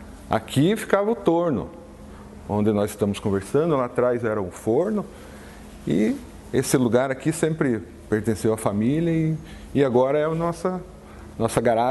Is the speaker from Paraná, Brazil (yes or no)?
yes; União da Vitória, Paraná, Brazil; born there; Ó, eu sou nascido em União da Vitória